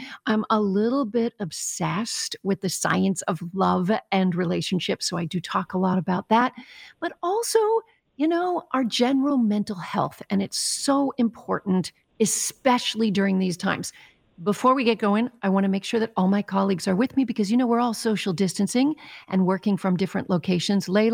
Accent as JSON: {"language": "English", "country": "Canada", "lives_now": "United States", "said": "yes, I'm both of them. Happy Canada Day. I'm both Canadian and American, spending half my life in Canada, half my life here."}